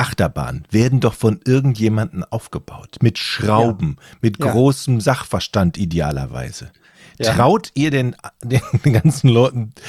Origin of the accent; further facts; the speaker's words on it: Düsseldorf, North Rhine-Westphalia, Germany; Ich komme ja aus Düsseldorf.